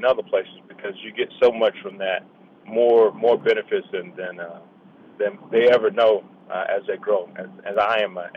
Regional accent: Atlanta, Georgia, United States; As a kid growing up in Atlanta, I had an ROTC instructor that asked me what I wanted to do.

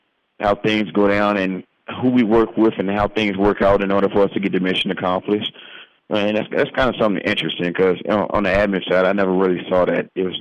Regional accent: Virginia, United States; No, I'm from Virginia. My wife's from Illinois.

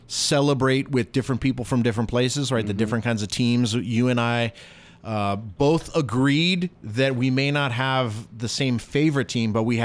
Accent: Italy; moved away; So I came here from Italy, which is very pro-Christmas.

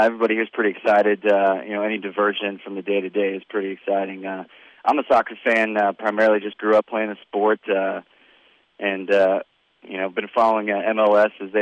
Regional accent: United States; I'm an American, so I'm patriotic.

